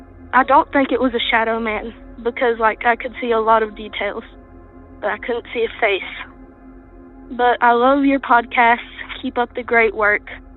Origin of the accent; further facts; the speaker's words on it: Lexington, North Carolina, United States; from Lexington, North Carolina.